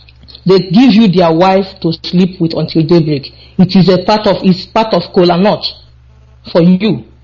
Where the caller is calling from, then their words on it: Anambra, Nigeria; I am calling from Sweden, from Anambra State.